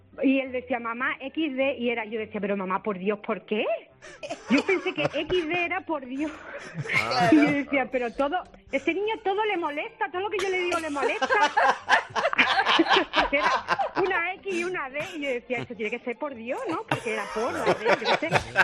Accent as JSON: {"language": "Spanish", "town": "Málaga", "region": "Andalusia", "country": "Spain", "said": "Somos de Málaga."}